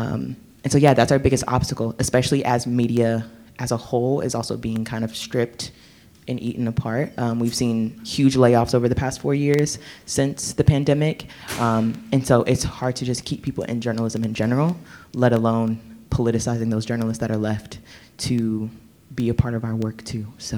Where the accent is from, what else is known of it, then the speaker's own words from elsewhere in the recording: North Carolina, United States; I'm from North Carolina. It's my whole personality, so that's important to know.